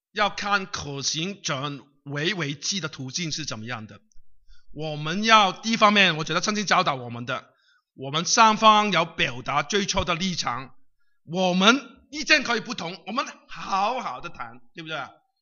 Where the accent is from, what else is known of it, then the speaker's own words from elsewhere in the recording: Guangdong, China; 因为我是广东人。